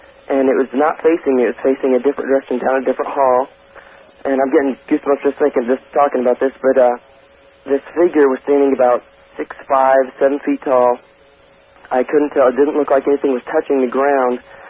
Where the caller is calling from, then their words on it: Overland Park, Kansas, United States; Yeah, Art, I'm calling from Overland Park, Kansas.